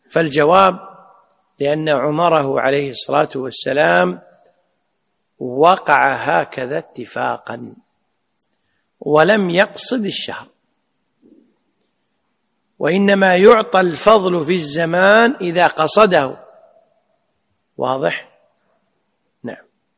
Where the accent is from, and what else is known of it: Kuwait